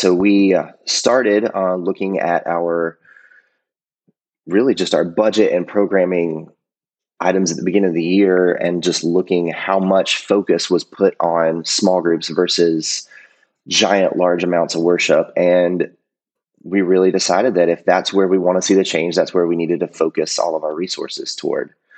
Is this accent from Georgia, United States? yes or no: yes; Peachtree City, Georgia, United States; I am from Peachtree City, Georgia, just south of Atlanta. And it's really just a giant suburb of the Atlanta area.